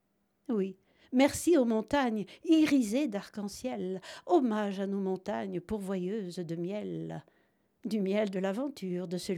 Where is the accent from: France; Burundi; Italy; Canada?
France; Briançon, Provence-Alpes-Côte d'Azur; Briançonnaise moi-même, j'aime mon pays natal, j'aime la France